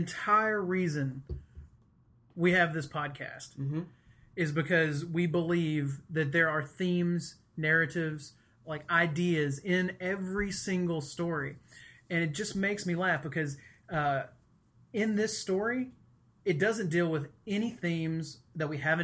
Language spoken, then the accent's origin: English; South Africa; I'm from South Africa and it stinks when people aren't treated equal, you know?